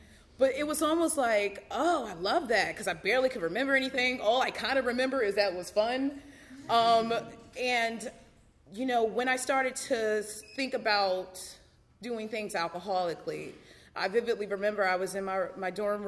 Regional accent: Philadelphia, Pennsylvania, United States; now in New York City, United States; I grew up in Philadelphia. I lived in New York City for the last, 11 years?

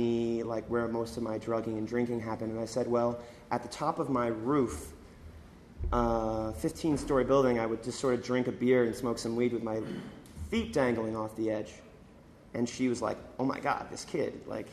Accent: San Francisco, California, United States; born there; now in New York, United States; I went out west for college. I was born in San Francisco, so I kind of missed the West Coast.

